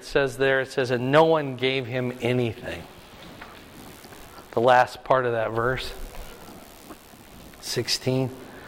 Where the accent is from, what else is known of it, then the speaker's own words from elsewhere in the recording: Iowa, United States; growing up, somehow I got in my mind that he was eating corn cobs. Maybe it's because I was from Iowa.